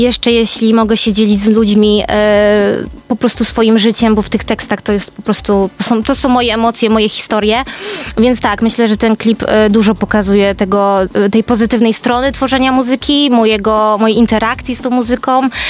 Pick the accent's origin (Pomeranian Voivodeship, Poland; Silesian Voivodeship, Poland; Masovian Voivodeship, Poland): Pomeranian Voivodeship, Poland; Gdynia; born there; Tak, rzeczywiście, bo jestem urodzoną gdynianką i tego się nie wstydzę.